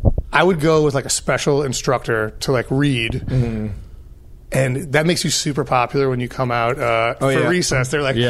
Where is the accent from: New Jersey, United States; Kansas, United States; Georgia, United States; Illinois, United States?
Illinois, United States; Chicago; But I grew up in Boys Town in Chicago.